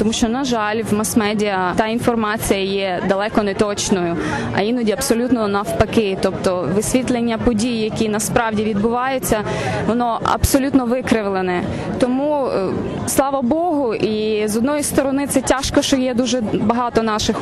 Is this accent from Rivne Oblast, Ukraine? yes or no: no; Chernivtsi Oblast, Ukraine; і я з Буковини.